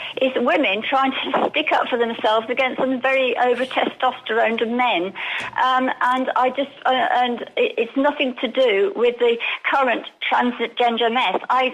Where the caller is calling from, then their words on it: Alicante, Valencian Community, Spain; Alicante, hello.